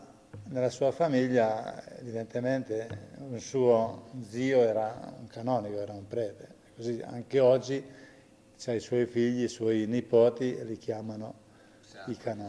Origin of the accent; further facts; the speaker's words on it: Rocchetta Vara, Liguria, Italy; Sono di Rocchetta Vara.